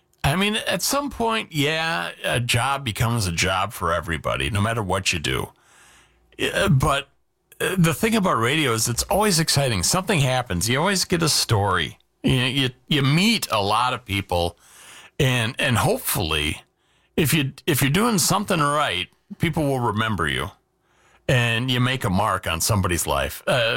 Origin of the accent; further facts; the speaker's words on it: Yorkville Township, Wisconsin, United States; I was born in Racine County. I grew up in actually Yorkville Township.